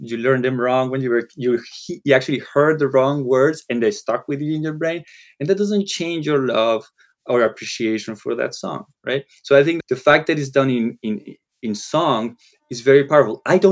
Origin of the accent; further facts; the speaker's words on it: Colombia; first language Spanish; English is a second language; I grew up in Colombia. Spanish was the language, right?